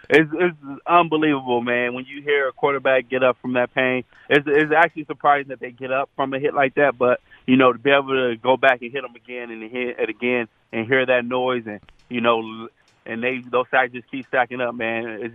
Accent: Long Beach, California, United States; Growing up in Long Beach teaches a lot.

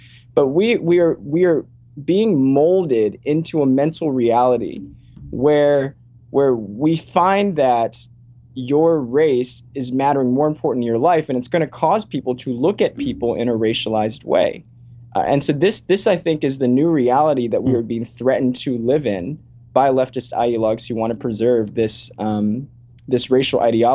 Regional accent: Richmond, Virginia, United States; I grew up in Virginia and Richmond. I did not have a racial sense or a racial sensibility.

